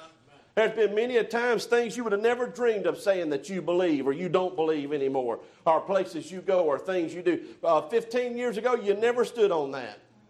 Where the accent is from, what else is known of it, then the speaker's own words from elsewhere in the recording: Alabama, United States; I'm from South Alabama, and I started out.